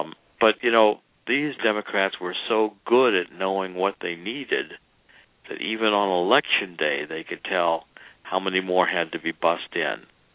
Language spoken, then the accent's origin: English; East Cleveland, Ohio, United States; I was born in East Cleveland. You have to understand, I grew up on Ardenall Avenue in East Cleveland. I understand East Cleveland very, very well, having moved out of there and followed it in subsequent years.